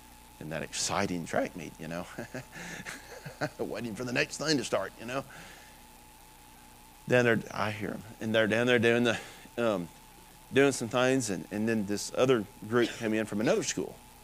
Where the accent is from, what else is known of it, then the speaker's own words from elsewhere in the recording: Tennessee, United States; Now, out here in West Texas, it's not quite as evident as where I'm from. I'm from West Tennessee, a little bit more evident.